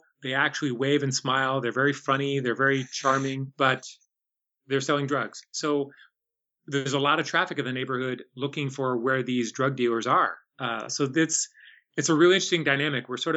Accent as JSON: {"language": "English", "town": "Chicago", "region": "Illinois", "country": "United States", "tie": "born or raised there", "lives_now": "Washington, United States", "said": "I grew up in Chicago, in inner city Chicago, and now living in DC."}